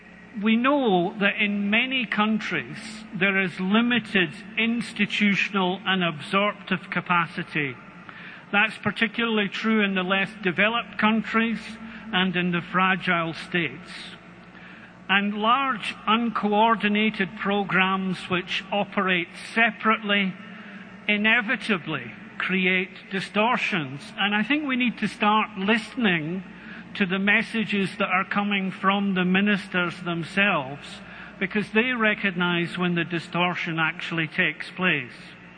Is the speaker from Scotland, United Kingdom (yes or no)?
yes; Scotland, United Kingdom; You probably guess from my accent that I come from Scotland